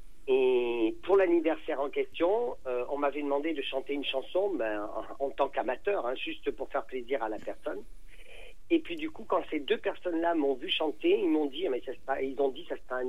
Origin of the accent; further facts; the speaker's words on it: Confolens, Nouvelle-Aquitaine, France; now in Limoges, France; je suis natif de Confolens en Charente, mais maintenant je vis à Limoges.